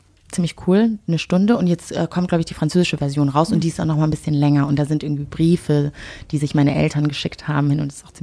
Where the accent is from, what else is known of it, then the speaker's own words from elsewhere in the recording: North Rhine-Westphalia, Germany; Ich sage auch ganz oft, ich komme aus dem Pott und dann sagen so, und wo genau? Und dann kommt am Ende raus, dass es eigentlich am linken Niederrhein ist.